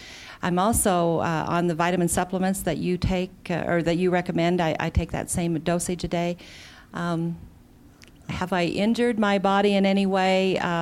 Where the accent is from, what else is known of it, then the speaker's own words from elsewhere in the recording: Grand Junction, Colorado, United States; from Grand Junction, Colorado.